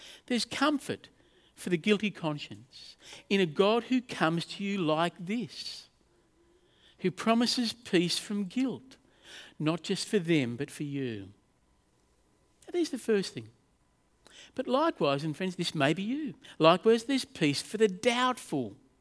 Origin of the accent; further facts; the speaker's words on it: Australia; Now, I'm an Australian bloke. There's nothing wrong with us Australian blokes